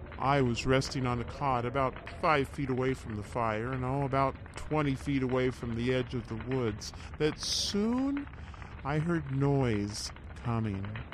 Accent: Dixie, Washington, United States; I grew up in Dixie, Washington.

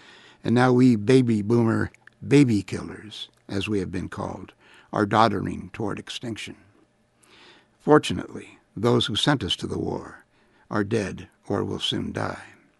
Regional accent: California, United States; However, due to Proposition 8, I was not allowed to marry in my home state of California.

